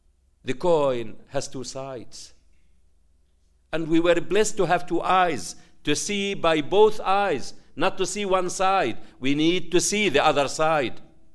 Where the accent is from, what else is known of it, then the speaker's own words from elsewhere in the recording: Jabalia, Gaza Strip, Palestine; I wanted them to know that I am from Jabalia refugee camp, with the full meaning.